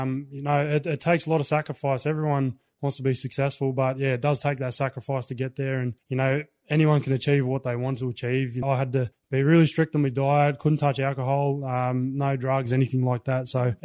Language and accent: English; Coonabarabran, New South Wales, Australia; I grew up in Coonabarabra. It's northwest, about 6 hours. It's near Dubbo. That's where everyone affiliates with. My mob's the Gamilaroi tribe. You know, it covers a lot of the area around there, and I'm a proud Gamilaroi boy.